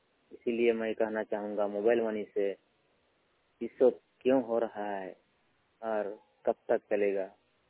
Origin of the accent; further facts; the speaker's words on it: Jharkhand, India; हमारा झारखंड में